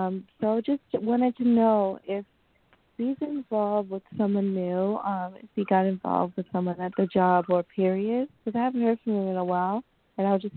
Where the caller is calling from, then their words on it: New York, United States; And I'm calling from New York.